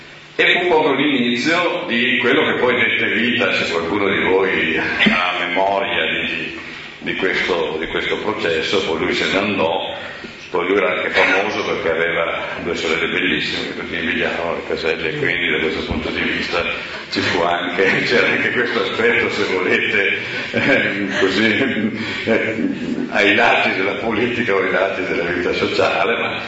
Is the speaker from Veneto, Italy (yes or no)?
yes; Veneto, Italy; born there; also born or lived in Nogara; io sono nato a Solcalfa, e qua vicino, e sono venuto ad abitare a Nogara, ma sono venuto anche più presto, 11-12 anni